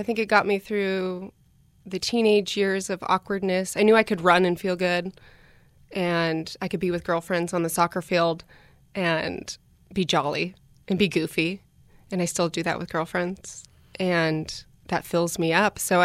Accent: California, United States; My parents, I grew up in Orange County, so very much not a bunker

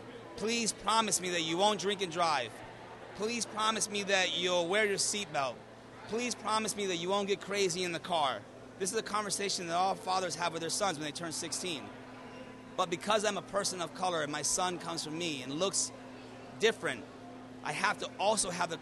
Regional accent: Miami, Florida, United States; now in Vermont, United States; My parents are from Cuba. I'm the first person in my family born here. I'm from Miami. I moved to Vermont.

